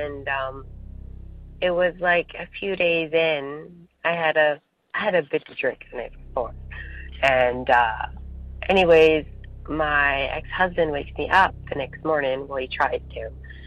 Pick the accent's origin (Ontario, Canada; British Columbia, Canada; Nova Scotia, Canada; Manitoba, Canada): British Columbia, Canada; Golden; I'm from Golden, BC, Canada, and I'm a huge fan.